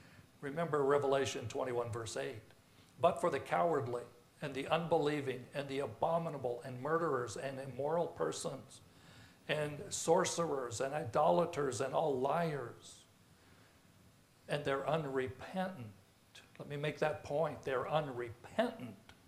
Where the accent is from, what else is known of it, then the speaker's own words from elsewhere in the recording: Idaho, United States; Because I grew up in Idaho. I've seen crystal clear water, clear as, you know, just beautiful.